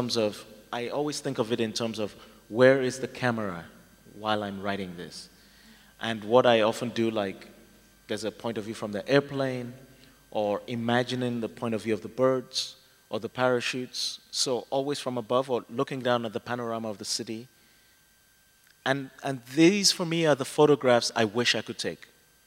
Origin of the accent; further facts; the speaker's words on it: Lagos, Nigeria; the growing up in Lagos, the only wild animals I really ever saw were the policemen.